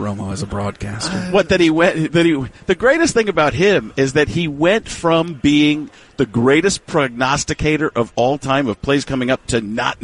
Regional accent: Waukesha, Wisconsin, United States; I grew up in Waukesha, Wisconsin, like 45 minutes from there.

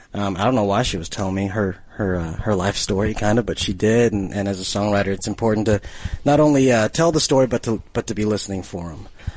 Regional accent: Nashville, Tennessee, United States; Yeah, I grew up listening to a ton of stuff. I grew up in Nashville, Tennessee

